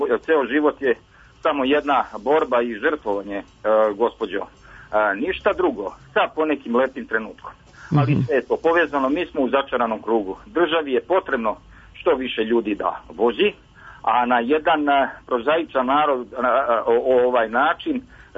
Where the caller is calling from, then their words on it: Belgrade, Serbia; Znači, ja sam iz Beograda, znači ne vozim kola, čak ni biciklo, ja trčim. Imam 49 godina